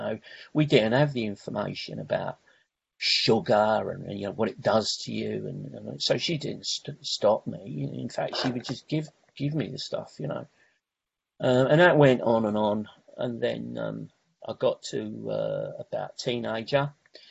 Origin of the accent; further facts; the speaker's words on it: London, United Kingdom; also born or lived in South West England; now in Southend-on-Sea, United Kingdom; I come from London, and I live in Essex now, in Southend-on-Sea. I've moved here about 3 years ago, but I did live in the West Country for many years